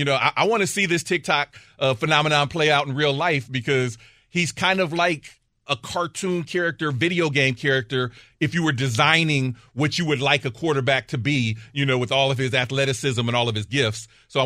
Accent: Ohio, United States; I'm from Ohio.

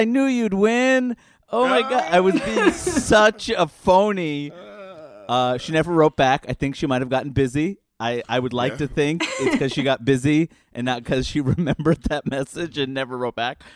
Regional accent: Jackson Heights, New York, United States; you know, I grew up in Jackson Heights, and I thought that was so cool.

